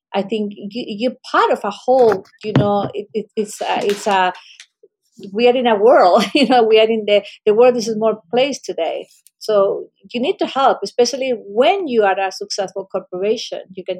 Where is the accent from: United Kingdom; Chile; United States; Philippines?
Chile; And personally, I come from Chile, we have an incredible ocean all along the country.